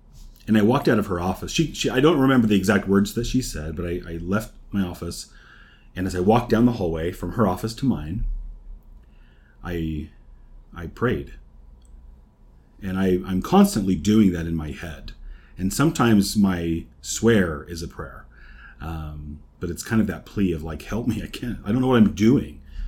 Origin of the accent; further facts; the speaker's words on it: Arizona, United States; We grew up together in Arizona.